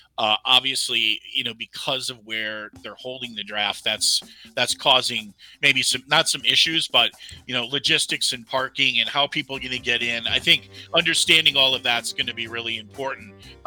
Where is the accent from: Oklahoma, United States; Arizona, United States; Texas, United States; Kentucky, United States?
Texas, United States; Houston; you know, I'm from Houston, Texas, and I've never been there.